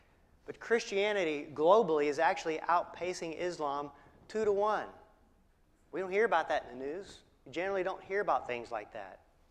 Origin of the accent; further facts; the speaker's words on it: Virginia, United States; I didn't like to drive in the snow, even though I was from Virginia.